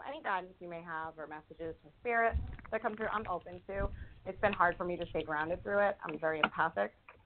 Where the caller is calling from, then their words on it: Rhode Island, United States; I'm calling from Rhode Island.